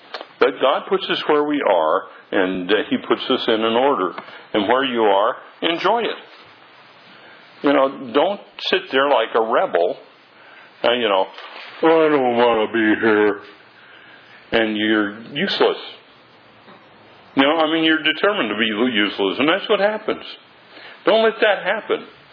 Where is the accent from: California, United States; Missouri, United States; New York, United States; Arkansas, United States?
California, United States; if you ask me where I'm from, I'll say I'm from California.